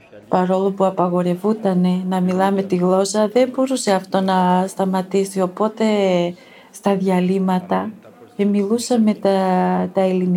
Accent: Himara, Vlorë County, Albania; Γεννήθηκα στη Χιμάρα της Βορείου Ηπείρου. Τα παιδικά μου χρόνια ήταν πάρα πολύ δύσκολα

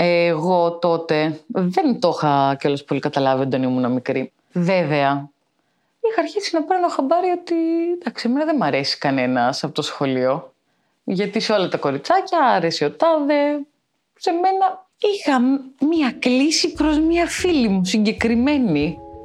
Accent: Ikaria, North Aegean, Greece; γεννήθηκα στην Ικαρία και μεγάλωσα στην Ικαρία. Λοιπόν, εγώ γεννήθηκα και μεγάλωσα λίγο πριν το 2000

